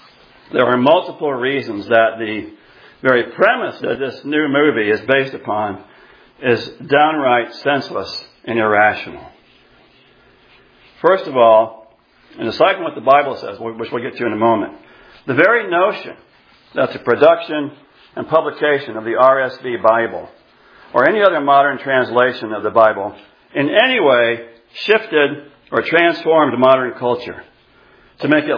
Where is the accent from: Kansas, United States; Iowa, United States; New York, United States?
Iowa, United States; I grew up in Iowa in the 1960s. I graduated from high school in 1977.